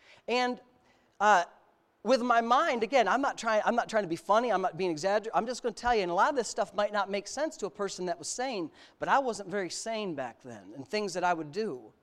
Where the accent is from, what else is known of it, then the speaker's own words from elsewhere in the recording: Frewsburg, New York, United States; the Methodist Church, the one I grew up in Frewsburg